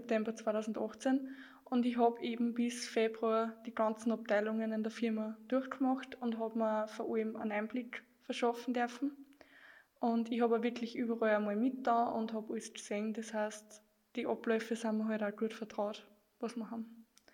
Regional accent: Leonstein, Upper Austria, Austria; Ich komme aus Leonstein, bin 18 Jahre

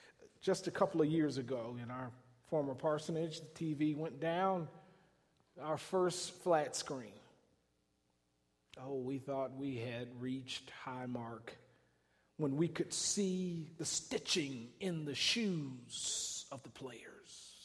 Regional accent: Cleveland, Ohio, United States; I'm from Cleveland. You know it is soda.

